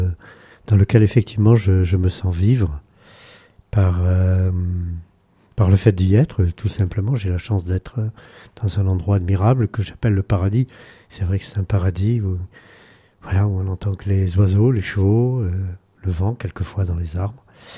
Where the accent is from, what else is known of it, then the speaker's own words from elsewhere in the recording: Provence-Alpes-Côte d'Azur, France; Je viens de Provence, donc là, le chemin n'est pas très long pour venir ici.